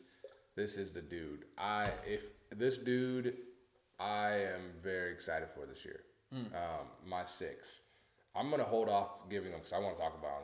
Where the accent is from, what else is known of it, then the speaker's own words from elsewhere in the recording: Ohio, United States; I grew up in Ohio.